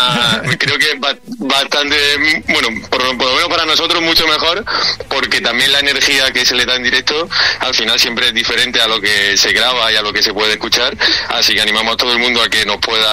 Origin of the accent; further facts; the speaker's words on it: Jaén, Andalusia, Spain; now in Madrid, Spain; El único extranjero soy yo, que soy de Jaén, pero madrileño. Tenemos que decir que somos madrileños porque yo ya llevo aquí también mucho tiempo, así que madrileño.